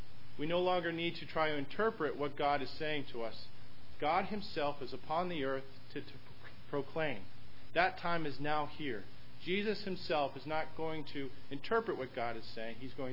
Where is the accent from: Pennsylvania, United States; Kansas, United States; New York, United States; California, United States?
New York, United States; Rochester; I'm from Rochester, New York.